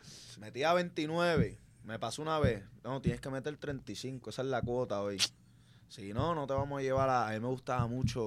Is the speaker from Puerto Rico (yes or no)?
yes; Caguas, Puerto Rico; yo soy nacido y criado en Cagua